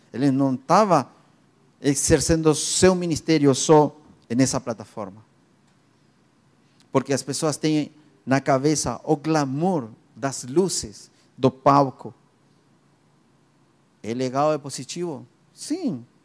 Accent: Argentina; Portuguese is a second language; Isso eu aprendi do meu pastor de quando eu era adolescente na Argentina.

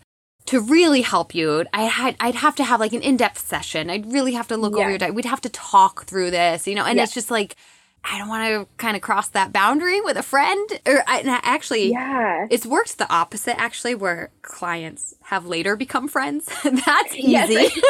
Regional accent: Massachusetts, United States; although I grew up in Massachusetts, I've been living in southern states for a while now.

